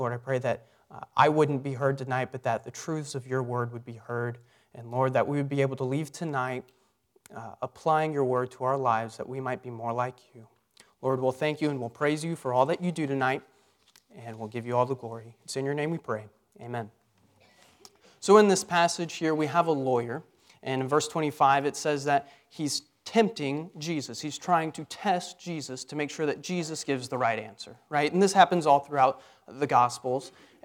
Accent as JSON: {"language": "English", "region": "Texas", "country": "United States", "said": "I'm from Texas"}